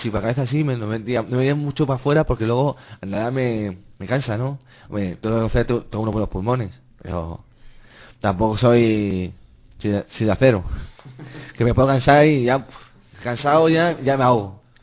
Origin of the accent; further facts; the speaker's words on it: Extremadura, Spain; a lo mejor yo que iba a mi pueblo, que en Extremadura